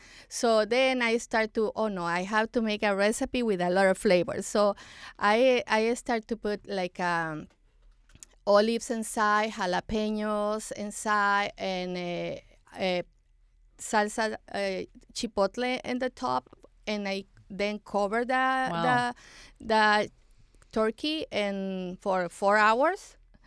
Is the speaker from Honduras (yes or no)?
yes; Honduras; I'm from Honduras, Central America